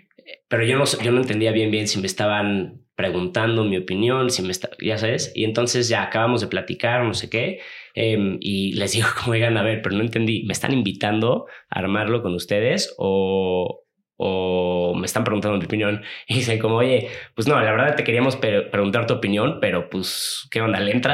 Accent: Los Cabos, Baja California Sur, Mexico; Yo personalmente soy de Los Cabos. Ahí toda mi vida

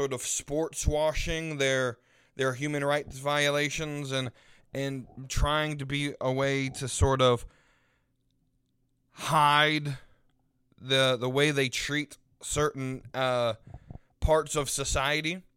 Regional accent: United States; As a Westerner, as an American, I think we take for granted.

